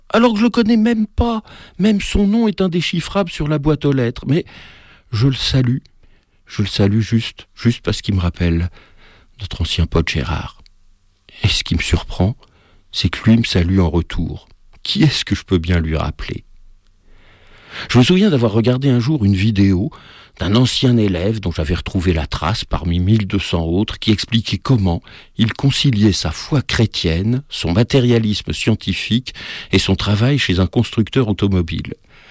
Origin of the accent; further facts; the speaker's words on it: Hauts-de-France, France; je ne retournerais plus jamais sur les terres de mon enfance en Picardie